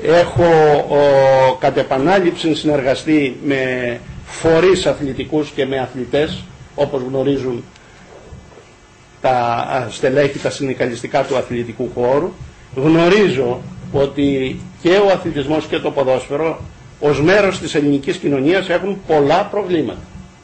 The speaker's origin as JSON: {"language": "Greek", "town": "Krestena", "region": "Western Greece", "country": "Greece", "tie": "born or raised there", "said": "Από το χωριό μου, από την Κρέστενα της Ολυμπίας."}